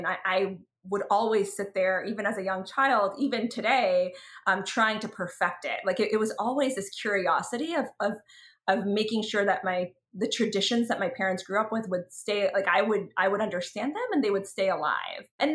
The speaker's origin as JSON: {"language": "English", "town": "Charlotte", "region": "North Carolina", "country": "United States", "tie": "born or raised there", "said": "I grew up in North Carolina, in Charlotte."}